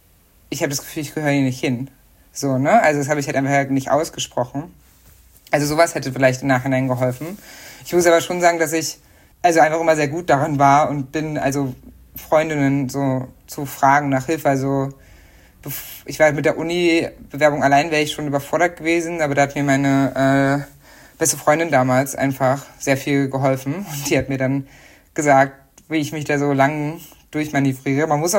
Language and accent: German; East Germany, Germany; Also wir haben das in Ostdeutschland, wo ich aufgewachsen bin, zumindest so gemacht.